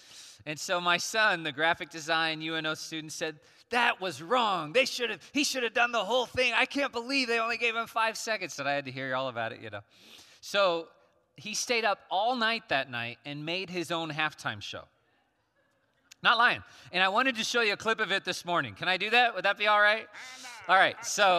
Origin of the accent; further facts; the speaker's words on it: Glenwood, Iowa, United States; I would drive in from Glenwood, Iowa, my hometown.